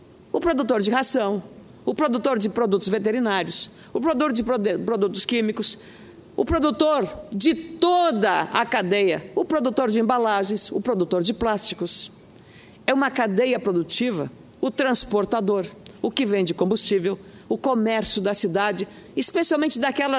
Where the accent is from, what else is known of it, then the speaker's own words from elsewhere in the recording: Rio Grande do Sul, Brazil; E eu sou do Rio Grande do Sul